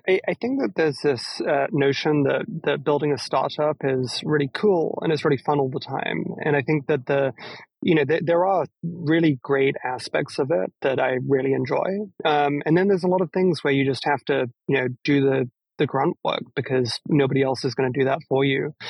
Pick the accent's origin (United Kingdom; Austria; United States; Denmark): United Kingdom; England; moved away as an adult; So, after growing up in England, I took a gap year, spent a year traveling the world